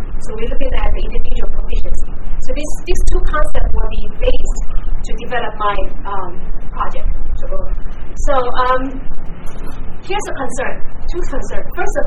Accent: eastern Taiwan, Taiwan; English is a second language; I'm also from Eastern Taiwan and local.

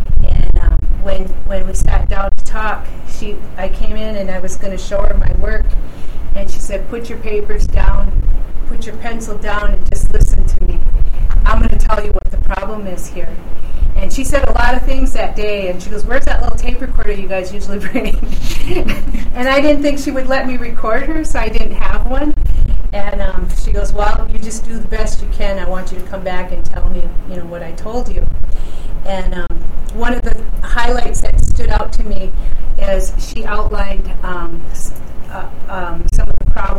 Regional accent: Wisconsin, United States; I'm from the Oneida Nation, people of the Standing Stone. Our original homelands are from New York, Central New York, and I'm from Wisconsin.

